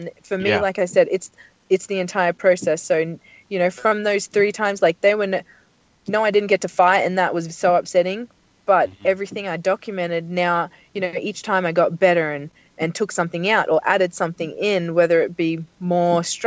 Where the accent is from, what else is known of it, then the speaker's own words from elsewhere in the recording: Australia; I'm Australian.